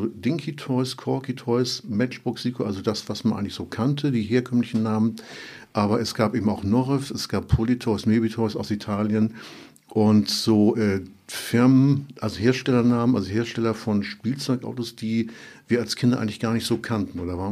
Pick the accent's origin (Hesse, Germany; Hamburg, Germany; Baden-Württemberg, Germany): Hamburg, Germany; Ja, ich komme ja aus Hamburg-Rahlstedt ursprünglich